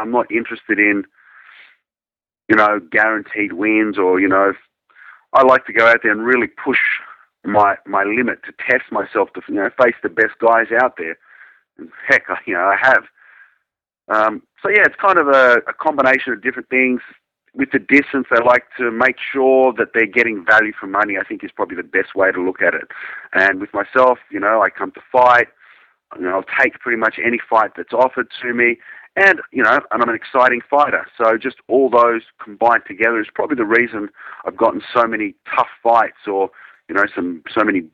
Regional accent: Australia; being an Australian company and myself being Australian

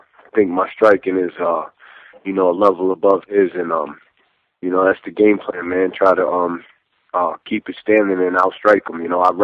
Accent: New York, United States; accent: New York; I'm from New York, born and raised. I live on the West Coast. I still got the New York accent.

